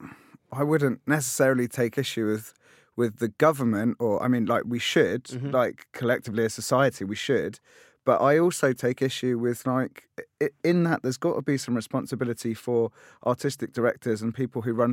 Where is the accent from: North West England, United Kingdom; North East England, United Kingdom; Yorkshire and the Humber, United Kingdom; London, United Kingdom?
London, United Kingdom; Tottenham; I grew up in Tottenham in North London, which is like not the best of areas.